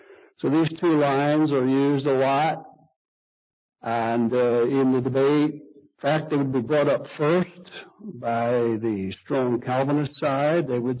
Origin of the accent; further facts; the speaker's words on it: Michigan, United States; and when I grew up in Michigan, we had Methodists, Free Methodists over here, and we had all these Dutch people over here.